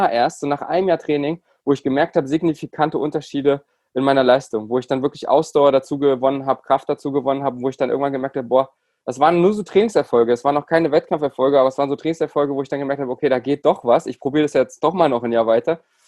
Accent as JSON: {"language": "German", "town": "Bernburg", "region": "Saxony-Anhalt", "country": "Germany", "tie": "born or raised there", "said": "Also ich hatte in meiner Heimatstadt in Bernburg, hatte ich nur einen kleinen Ruderverein. Das ist noch eine kleine, beschauliche Stadt in Sachsen-Anhalt, 25.000 Einwohner."}